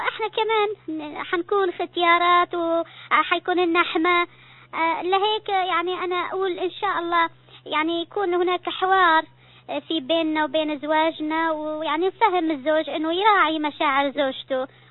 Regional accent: Syria; من سوريا، موظفة في دائرة البريد، وزوجي كمان هو موظف

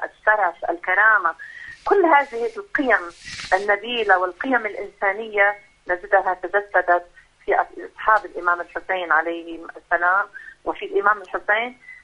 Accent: Lebanon; يعني مثلا عندنا في لبنان

